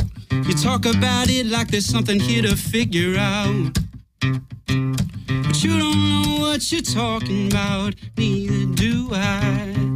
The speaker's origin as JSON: {"language": "English", "town": "Chicago", "region": "Illinois", "country": "United States", "tie": "born or raised there", "said": "I was born and raised in Chicago."}